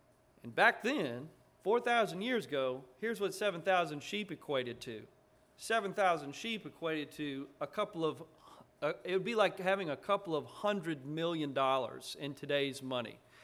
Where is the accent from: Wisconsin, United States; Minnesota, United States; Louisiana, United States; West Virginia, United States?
Louisiana, United States; New Orleans; I'm not a farmer. I grew up in New Orleans, and irony of irony, I pastor a bunch of farmers.